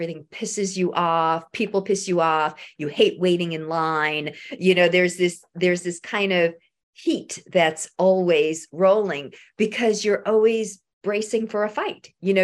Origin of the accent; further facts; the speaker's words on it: New York City, New York, United States; I remember I grew up in New York City and they used to brag they're the city that never sleeps.